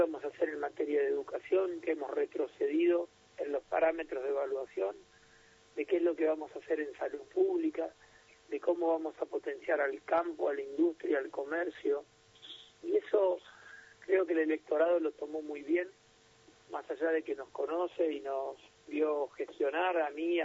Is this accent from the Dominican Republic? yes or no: no; Santa Fe, Argentina; quienes vamos a estar al frente 24 horas los 7 días de la semana somos los santafesinos